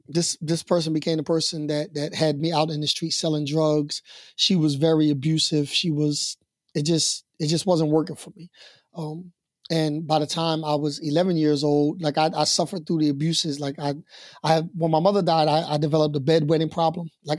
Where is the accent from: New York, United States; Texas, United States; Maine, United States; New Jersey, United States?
New Jersey, United States; Camden; So I'm from Camden, New Jersey, and I grew up in Camden, New Jersey at a time where Camden was the most violent city in America.